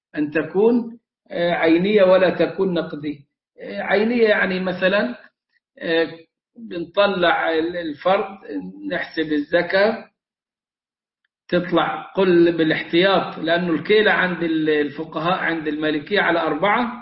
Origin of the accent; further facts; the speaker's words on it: Egypt; إحنا كمصريين